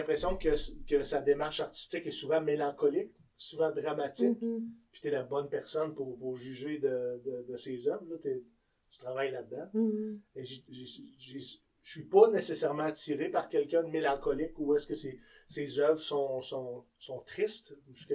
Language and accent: French; Quebec City, Quebec, Canada; now in Ottawa, Canada; je suis un homme qui vit à Ottawa, mais j'ai grandi à Québec, comme … j'ai grossi à Limoilou.